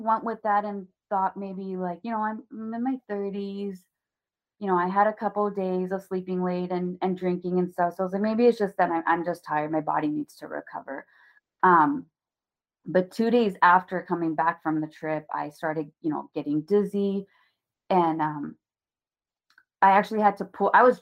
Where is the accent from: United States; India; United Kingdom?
India; you know, I'm Indian, so Ayurvedic medication is a huge thing.